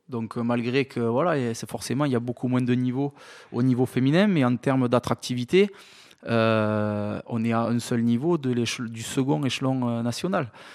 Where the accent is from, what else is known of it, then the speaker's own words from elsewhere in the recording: Toulouse, Occitanie, France; j'étais originaire d'ici, et puis c'était mon club, quoi. Donc quand on est Toulousain, on a envie de jouer à Toulouse.